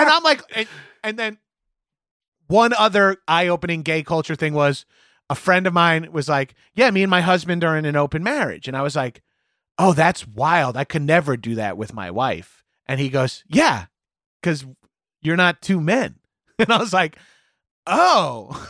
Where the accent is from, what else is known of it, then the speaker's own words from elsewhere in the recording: Long Island, New York, United States; the gym as a meathead growing up on Long Island was like a very masculine thing to do.